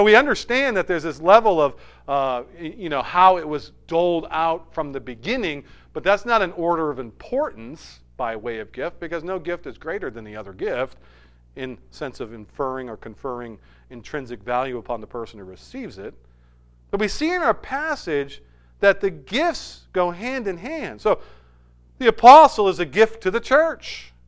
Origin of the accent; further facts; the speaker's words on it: New Hampshire, United States; we come from New Hampshire. And at that time, there probably was like 15 Southern Baptist churches in the entire state, right?